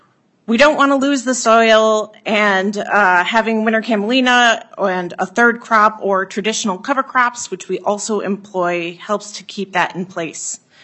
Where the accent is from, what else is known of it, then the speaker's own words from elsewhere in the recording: Minnesota, United States; To close, as a Minnesotan and a farmer, I'm excited to see that our state is leading in the development of sustainable aviation fuel